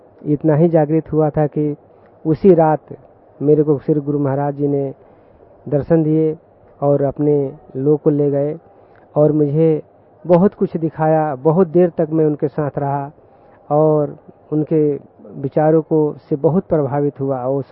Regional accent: Uttar Pradesh, India; Sir मैं UP से आया हूँ।

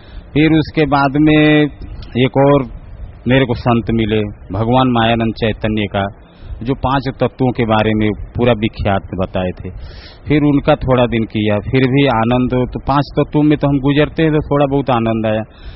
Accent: Surat, Gujarat, India; मैं सूरत गुजरात से आया हूँ।

